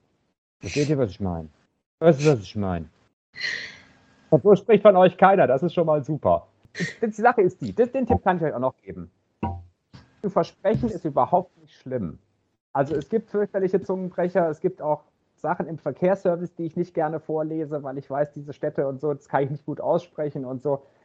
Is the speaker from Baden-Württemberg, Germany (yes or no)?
yes; Stuttgart, Baden-Württemberg, Germany; accent: Swabian; Ich bin ja aus Stuttgart und in Stuttgart spricht man ja ein fürchterliches Schwäbisch normalerweise. Und ich habe in eurem Alter habe ich auch ein bisschen anders gesprochen, nämlich auch Schwäbisch